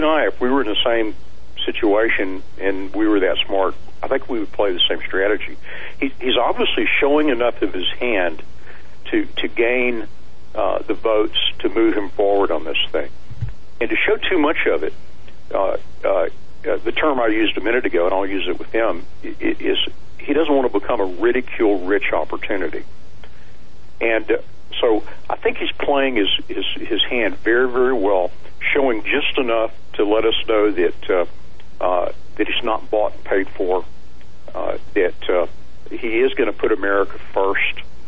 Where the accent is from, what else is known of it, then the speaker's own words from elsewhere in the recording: United States; I'm an American. I'm a free moral agent.